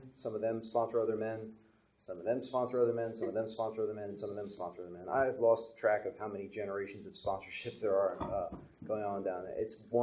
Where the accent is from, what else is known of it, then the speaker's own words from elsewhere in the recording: Newark, Delaware, United States; also born or lived in Wilmington; I was born in Wilmington, grew up in a town called Newark, Delaware, which is right near the Maryland border.